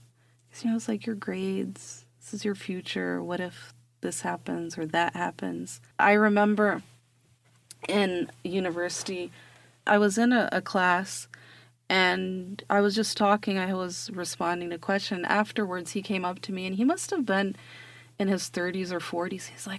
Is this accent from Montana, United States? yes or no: no; Illinois, United States; also born or lived in Calgary; I said, "I grew up in Southern Illinois. I was born in Calgary."